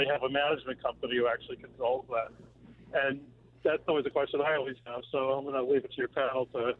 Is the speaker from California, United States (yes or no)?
no; Williamstown, Massachusetts, United States; I'm actually driving through Great Barrington as we speak, but I am from Williamstown.